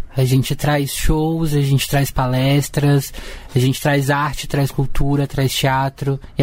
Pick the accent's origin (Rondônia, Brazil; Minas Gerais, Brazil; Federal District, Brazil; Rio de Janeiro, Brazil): Federal District, Brazil; also born or lived in Luziânia; Eu venho do entorno, eu nasci em Lusiânia, mas moro aqui pelo Distrito Federal desde pequenininha.